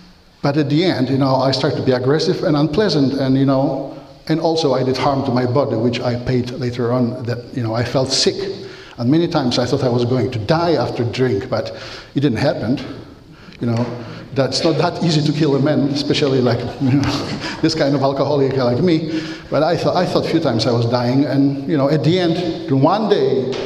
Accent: Poland; English is a second language; So I am originally from Poland. You know, Poland is this country behind the German border.

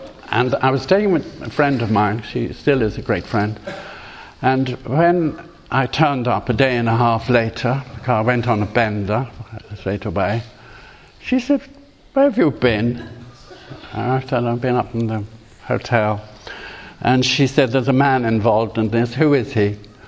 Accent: Ireland; And I felt like the Irish country bumpkin I am. I come from the Irish country.

